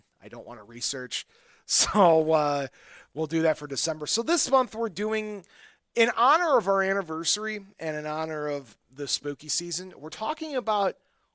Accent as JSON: {"language": "English", "town": "Chicago", "region": "Illinois", "country": "United States", "said": "oh, you know, I'm from Chicago, right?"}